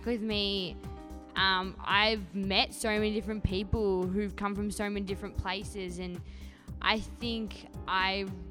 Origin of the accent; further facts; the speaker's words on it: Melbourne, Victoria, Australia; I'm from Melbourne, Australia. So that's the second biggest city and the most southern city.